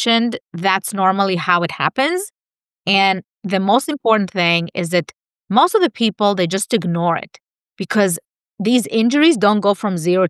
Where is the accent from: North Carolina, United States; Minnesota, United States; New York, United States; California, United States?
California, United States; Yeah, so I'm from California. I'm in LA. I have three locations here in the LA area.